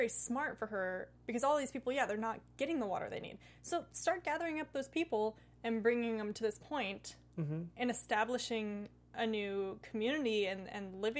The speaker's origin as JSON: {"language": "English", "region": "Oregon", "country": "United States", "said": "So I'm from Oregon. There's a lot of reservoirs where the river..."}